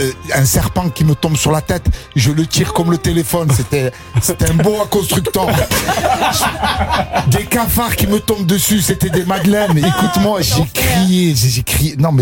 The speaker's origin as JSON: {"language": "French", "town": "Marseille", "region": "Provence-Alpes-Côte d'Azur", "country": "France", "said": "Vous me connaissez, je suis marseillais. J'ai peur de rien."}